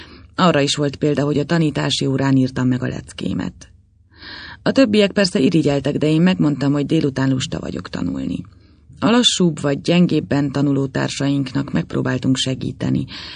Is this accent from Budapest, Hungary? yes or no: no; Debrecen, Hajdú-Bihar, Hungary; born there; 26 éves. Debrecenben születtem.